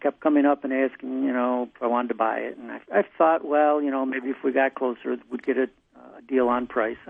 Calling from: Rochester, United States; Oh, Rochester, actually.

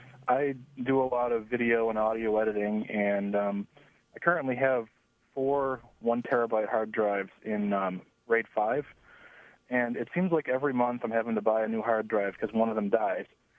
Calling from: Pittsford, New York, United States; Pittsford.

